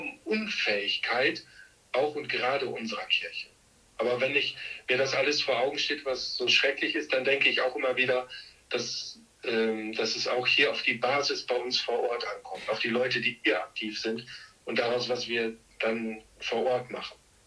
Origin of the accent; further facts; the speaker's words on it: Haren, Lower Saxony, Germany; Also ich stamme aus Haaren an der Enns. Ganz viele kennen bestimmt Schloss Dankern, also in unmittelbarer Nähe zu dem Ferienzentrum Schloss Dankern bin ich groß geworden.